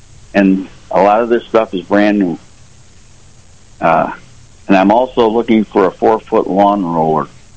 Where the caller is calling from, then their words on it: Springville, United States; I'm calling from Springville.